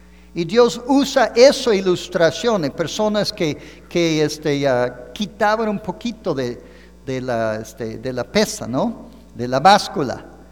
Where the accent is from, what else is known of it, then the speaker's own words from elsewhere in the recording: Los Angeles, California, United States; also born or lived in San Francisco / San José; now in Mexico; donde yo nací en California hace unos cuantos años, comprábamos todos ahí en el área donde nací, primero por Los Ángeles, California, posteriormente más arriba en la zona de San Francisco, San José, California